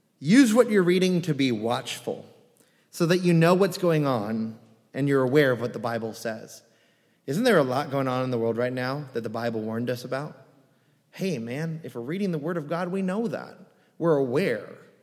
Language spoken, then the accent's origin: English; California, United States; You know, I grew up in California, and on each of our fountains are what?